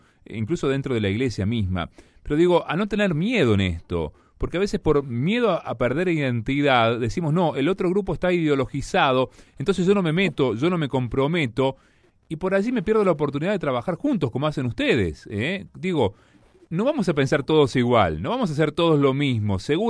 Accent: Argentina; como argentinos, por ejemplo, pensando, ¿no?, en este contexto de país que tenemos.

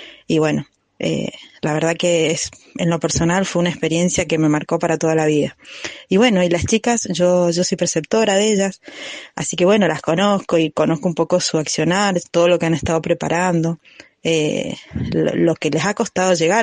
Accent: San Rafael, Mendoza, Argentina; acá de San Rafael.

